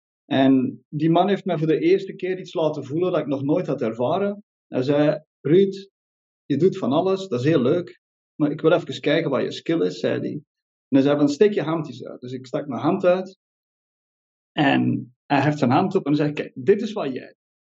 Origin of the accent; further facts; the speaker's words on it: Belgium; Ik ben origineel uit België.